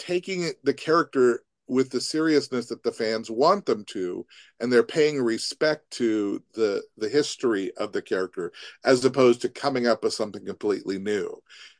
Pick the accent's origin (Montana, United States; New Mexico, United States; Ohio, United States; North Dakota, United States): Montana, United States; I've been writing about Hollywood since the early since the late 1980s, even though I grew up in Montana.